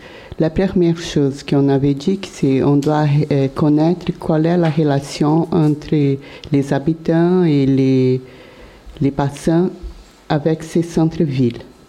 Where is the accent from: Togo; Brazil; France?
Brazil; French is a second language; Je suis brésilienne et désolée, mais je ne parle pas bien français.